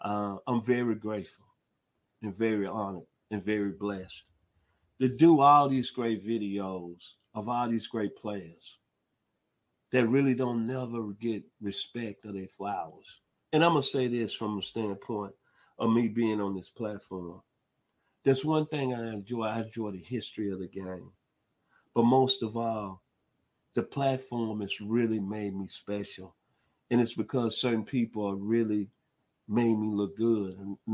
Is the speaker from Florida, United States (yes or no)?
no; Memphis, Tennessee, United States; That's what I learned in my hometown of Memphis, Tennessee